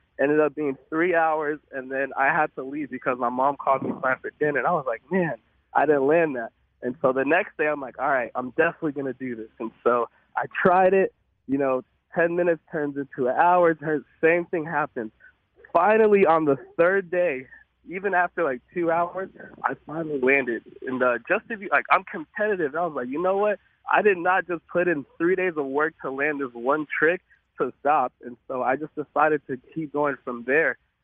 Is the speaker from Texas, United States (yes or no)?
yes; Arlington, Texas, United States; We grew up in Arlington, Texas, and one day I was going down this hill in our apartment.